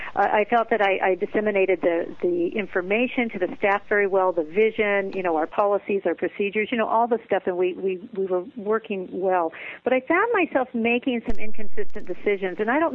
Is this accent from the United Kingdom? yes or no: no; Ashland, Oregon, United States; the first day spa here in Ashland, Oregon, in my hometown.